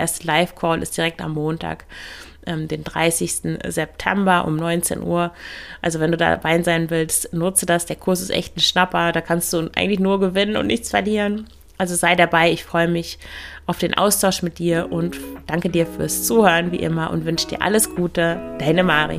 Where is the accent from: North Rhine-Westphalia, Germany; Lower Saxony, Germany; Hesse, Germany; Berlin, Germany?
Lower Saxony, Germany; Ich komme ja aus dem Emsland, da gibt es nicht viel zu shoppen, zumindest damals gab es da nichts.